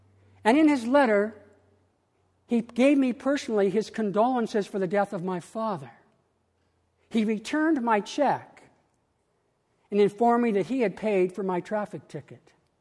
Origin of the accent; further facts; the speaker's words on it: Spokane, Washington, United States; 12 hours away in Spokane, Washington, my hometown, not far from our old dairy farm, my father died.